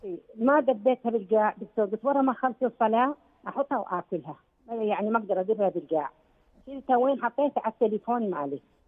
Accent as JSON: {"language": "Arabic", "country": "Iraq", "said": "من العراق،"}